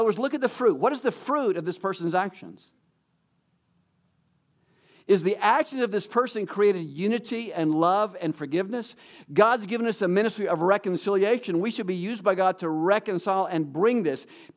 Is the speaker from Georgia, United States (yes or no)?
yes; Atlanta, Georgia, United States; We grew up in Atlanta, moved down to Macon for a while, you know, and came up here.